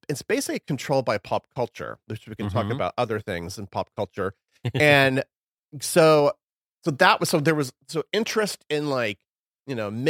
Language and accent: English; Missouri, United States; now in New York, United States; No, I'm originally from Missouri.